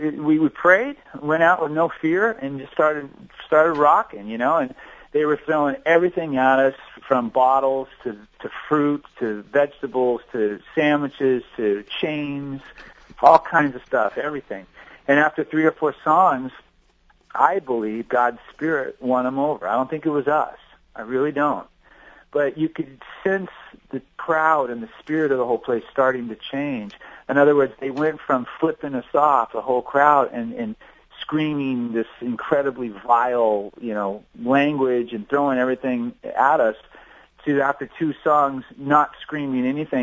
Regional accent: Whittier, California, United States; born there; also born or lived in Pasadena / La Mirada / Fullerton / Oklahoma; I was born in Whittier and grew up and moved a lot. We lived in Pasadena for a while. I lived in La Mirada, Fullerton, lived in Oklahoma, you know, did a lot of moving throughout my childhood.

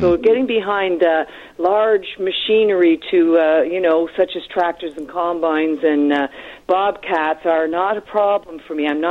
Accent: Canada; I don't know if it's as a Canadian, maybe you don't see that as much or something

